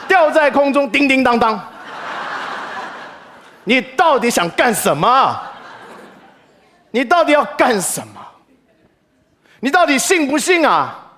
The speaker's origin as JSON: {"language": "Chinese", "country": "China", "said": "当然对我们中国人来讲"}